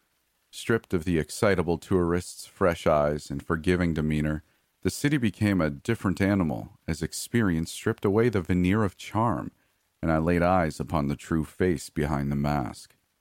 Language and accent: English; United States; Cities in my home country, from New York to San Francisco to Atlanta, exhibit the same kind of disarray and filth